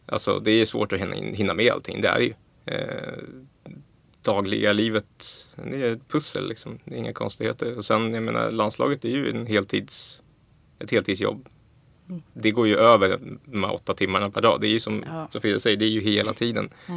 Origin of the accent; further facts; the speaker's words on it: Stockholm, Stockholm County, Sweden; det var på landet, jag är ju från Stockholm liksom